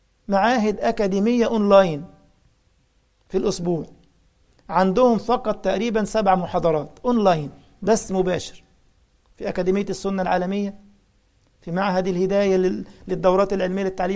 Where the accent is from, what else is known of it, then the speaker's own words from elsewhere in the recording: Egypt; كان عندي خطبه جمعه في محافظه اسمها الغربيه، طنطا عندنا في مصر، في قريه اسمها كتامه، مسجد اسمه التوحيد.